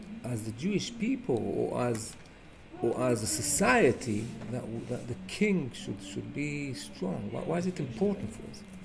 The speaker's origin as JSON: {"language": "English", "region": "England", "country": "United Kingdom", "tie": "born there", "said": "I was born in England"}